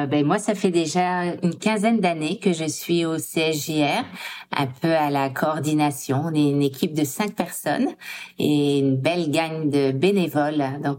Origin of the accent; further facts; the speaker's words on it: France; moved away as an adult; now in Canada; En fait, je suis arrivée de France il y a 20 ans, en 2005